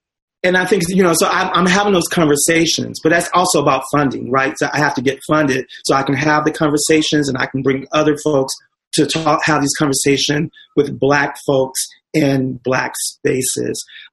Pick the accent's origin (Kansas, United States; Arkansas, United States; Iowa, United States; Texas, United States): Texas, United States; I'm from Texas, and I know that it's very different.